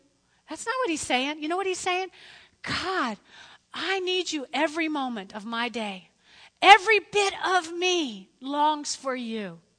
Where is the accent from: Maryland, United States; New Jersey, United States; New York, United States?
New Jersey, United States; I'm from North Jersey, and I'm from the 70s